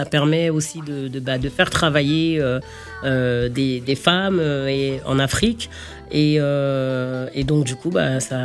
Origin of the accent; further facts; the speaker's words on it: France; Nous qui sommes issus d'une double culture, on est français et franco-malien pour le coup, français et malien aussi.